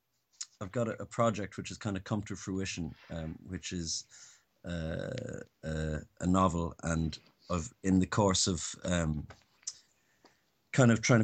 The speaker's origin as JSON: {"language": "English", "country": "Ireland", "tie": "born or raised there", "also_born_or_lived": "Canary Islands", "moved": "yes", "lives_now": "United Kingdom", "said": "When I was growing up in Ireland, I didn't have BBC"}